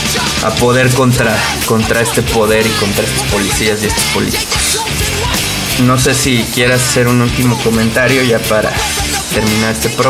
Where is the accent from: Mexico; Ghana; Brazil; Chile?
Mexico; como seres humanos y como mexicanos en este momento tan complicado que estamos viviendo